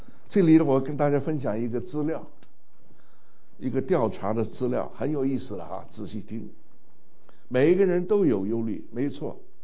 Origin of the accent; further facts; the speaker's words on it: China; now in United States; 当我小时候在中国的时候，我们见面就会问你吃过饭了吗